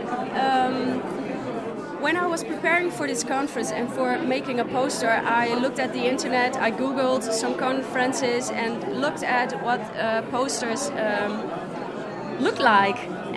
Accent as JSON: {"language": "English", "country": "Netherlands", "said": "I'm from the Netherlands, and I'm a PhD student."}